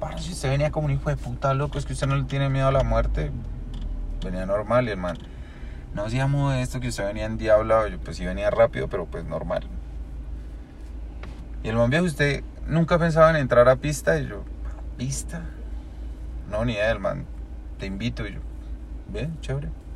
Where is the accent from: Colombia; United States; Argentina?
Colombia; siendo colombiano. Que es lo que uno dice, éramos los dos únicos colombianos corriendo